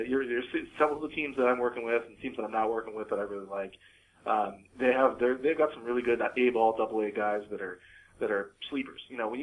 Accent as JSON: {"language": "English", "region": "Midwest", "country": "United States", "tie": "born or raised there", "lives_now": "Seattle, United States", "said": "I grew up in the Midwest. If you ask a question, you get an answer. That's my Midwestern upbringing. That's how we are."}